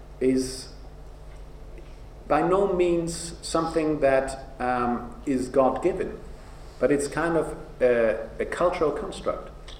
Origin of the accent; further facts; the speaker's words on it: Berlin, Germany; English is a second language; I was growing up in the Cold War times, right? I'm kind of a child of the 70s and 80s. I'm coming from Berlin. There was a wall around my city.